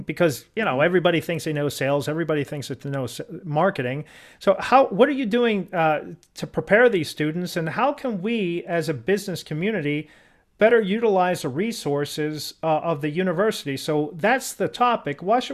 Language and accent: English; England, United Kingdom; I'm so English.